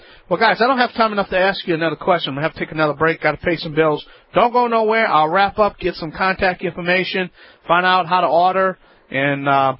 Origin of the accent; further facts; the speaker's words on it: Louisiana, United States; I'm the Cajun man from the Bayou Land.